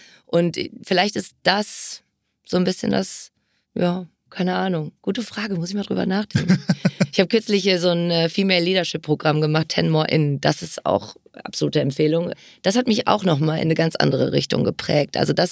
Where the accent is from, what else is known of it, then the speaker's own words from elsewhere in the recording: Berlin, Germany; Also meine Mama ist aus Ost-Berlin. Ich bin auch gebürtig aus Berlin.